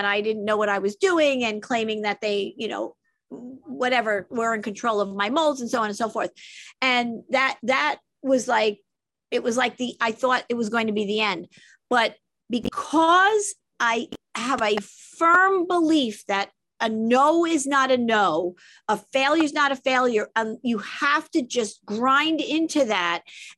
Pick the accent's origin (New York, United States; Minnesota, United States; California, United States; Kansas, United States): New York, United States; also born or lived in Brooklyn; because I was born in Brooklyn, you know, and I raised, you know, in Long Island and New York City